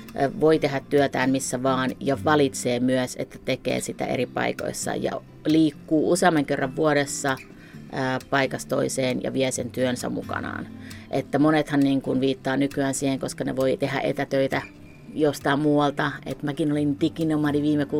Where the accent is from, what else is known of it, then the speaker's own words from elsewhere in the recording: Oulu, North Ostrobothnia, Finland; moved away as an adult; Mä oon alun perin Oulusta, lukion jälkeen 96 kun lähdin, niin mä oon elänyt ympäri maailmaa erilaista nomadielämää.